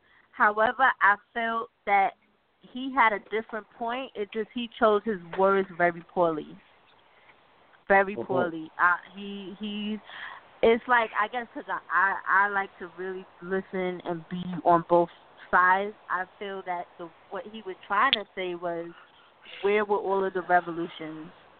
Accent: New York, United States; I'm just saying that because of growing up in New York, the deep emphasis brought on the Holocaust

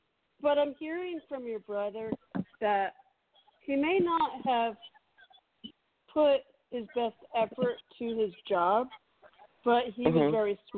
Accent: New York, United States; I'm originally from New York, too.

